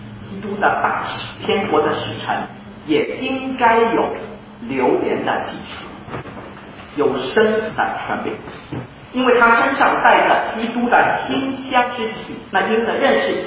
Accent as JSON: {"language": "Chinese", "country": "China", "said": "我们中国人吃臭豆腐啊，吃习惯了，臭的也是香，变成香豆腐"}